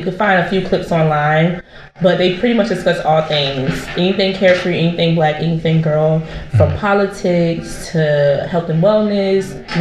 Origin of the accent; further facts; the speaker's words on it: Georgia, United States; now in New York, United States; So I am from Georgia, born and raised, nice. But I've lived in New York for the past 7 years.